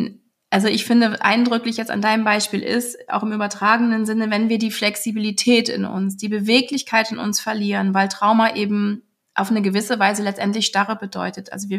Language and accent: German; Germany; ich als deutsche Mitbürgerin